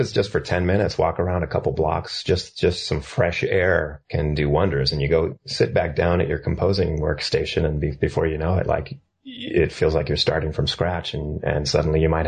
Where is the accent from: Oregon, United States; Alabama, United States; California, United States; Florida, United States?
California, United States; Cupertino; Northern. I grew up actually right outside of Santa Clara in Cupertino